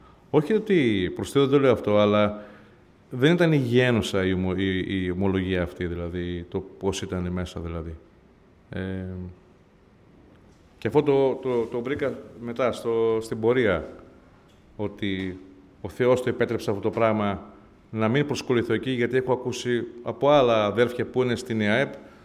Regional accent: Pefki, Central Greece, Greece; είμαι από τη Βόρεια Εύβοια καταγωγή, είμαι από το Πευχή.

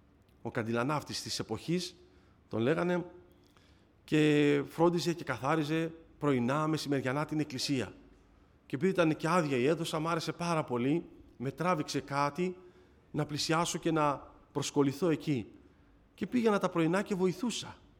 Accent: Thessaloniki, Central Macedonia, Greece; also born or lived in Athens; Γεννήθηκα εγώ εδώ στην Αθήνα, σε ένα νοσοκομείο του Πειραιά, αλλά μετά από λίγα χρόνια, αφού τη γεννήθηκα εδώ στην Αθήνα, έπιασε μια νοσταλγία τους γονείς μου να επιστρέψουν και πάλι στη Θεσσαλονίκη.

